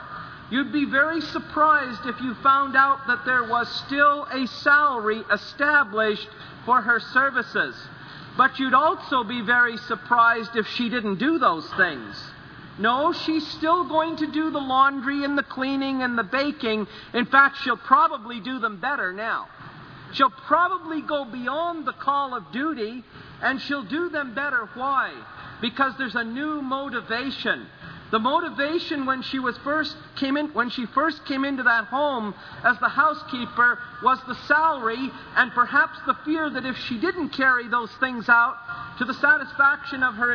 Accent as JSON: {"language": "English", "town": "Smiths Falls", "region": "Ontario", "country": "Canada", "tie": "born or raised there", "said": "I was growing up in Smiths Falls, but I've enjoyed it"}